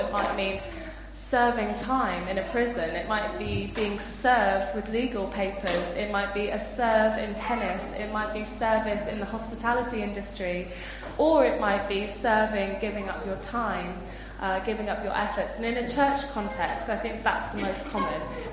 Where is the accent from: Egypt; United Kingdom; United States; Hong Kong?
United Kingdom; as British people and as Christians, it's often really hard to allow yourself to be served.